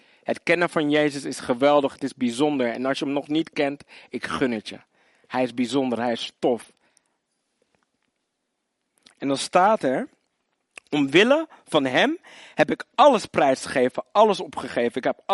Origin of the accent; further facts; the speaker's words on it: Zoetermeer, South Holland, Netherlands; Ik ben van G-Time City Church, kom uit Zoetermeer.